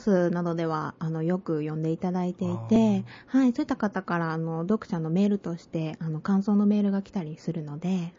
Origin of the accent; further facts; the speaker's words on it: Shiga, Japan; 私は滋賀から来てるんですけれども